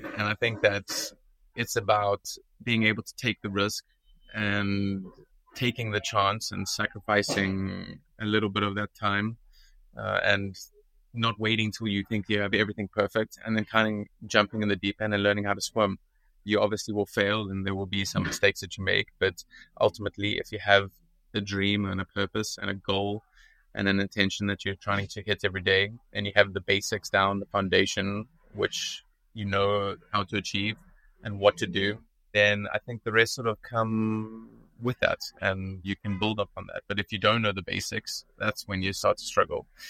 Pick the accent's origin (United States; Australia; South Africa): South Africa; moved away as an adult; now in Switzerland; So around the age of 20, 21. I got the opportunity to sort of leave my home country, South Africa, and embark on a culinary journey in Switzerland.